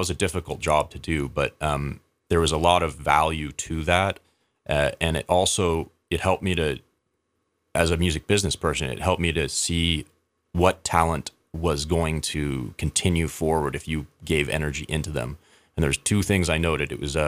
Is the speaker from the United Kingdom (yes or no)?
no; Canada; moved away; So I moved down here from Canada 12 years ago.